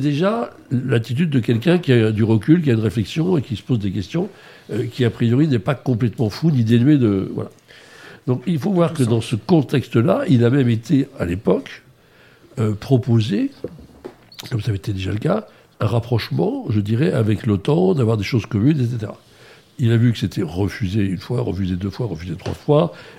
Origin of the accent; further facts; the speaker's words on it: France; voilà, on est français, on a quand même un peu des arts et des lettres